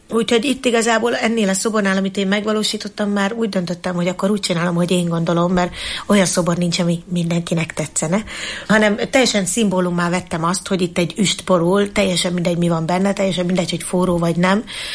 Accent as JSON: {"language": "Hungarian", "town": "Eger", "region": "Heves", "country": "Hungary", "tie": "born or raised there", "said": "Tehát én mint EGRI nő, én ebben nőttem fel. Nem csak én, hanem mindenki."}